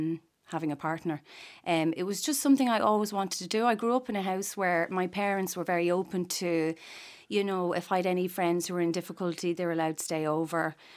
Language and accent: English; Drogheda, Leinster, Ireland; I'm from Drogheda.